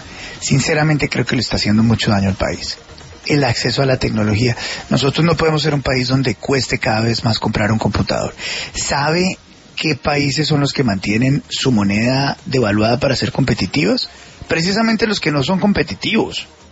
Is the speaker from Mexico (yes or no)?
no; Colombia